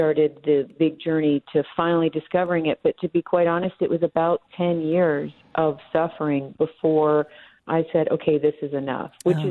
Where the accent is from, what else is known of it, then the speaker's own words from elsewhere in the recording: Appalachia, United States; I grew up very poor in the Appalachian Mountains.